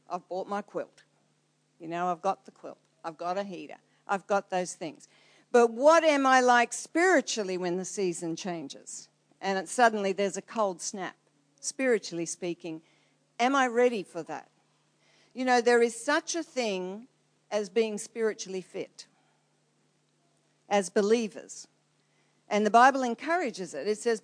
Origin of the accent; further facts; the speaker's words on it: Australia; and I'm an Australian, hey.